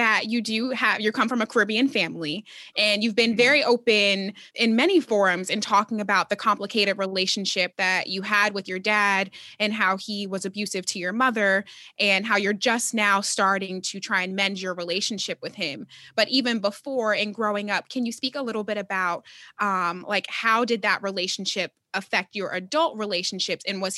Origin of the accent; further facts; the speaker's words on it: Philadelphia, Pennsylvania, United States; I grew up in Philly, which we'll get into later because of your connection to that city.